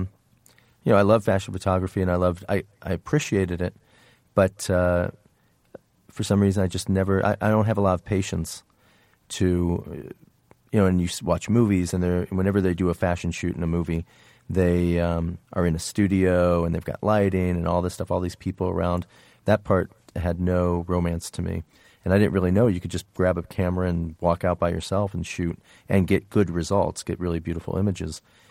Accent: Indiana, United States; You know, where I grew up in Indiana, there was no fashion business. There really was no fashion.

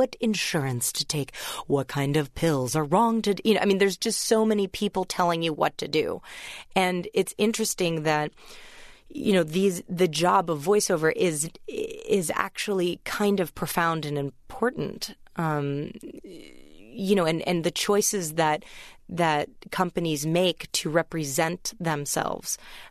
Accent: United States; I was the only American at my college, and I felt, especially being American and being in England

